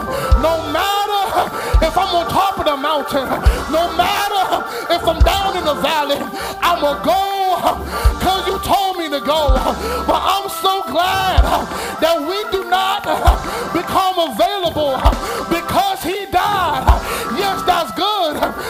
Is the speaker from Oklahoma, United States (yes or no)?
no; Georgia, United States; I'm from Georgia, I'm Baptist too